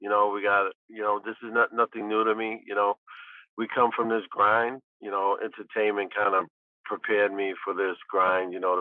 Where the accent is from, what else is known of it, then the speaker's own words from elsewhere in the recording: Brooklyn, New York, United States; from, you know, myself growing up in Brooklyn. I had my first job when I was 12 years old.